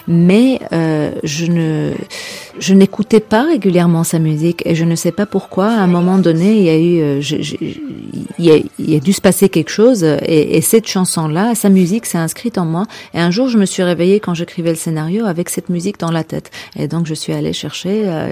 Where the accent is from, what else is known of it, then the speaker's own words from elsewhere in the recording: Tangier, Tanger-Tetouan-Al Hoceima, Morocco; Alors que moi, j'ai grandi en mangeant de l'arziza. Moi, je suis de Tanger, j'ai grandi avec ça et j'ai toujours adoré ça.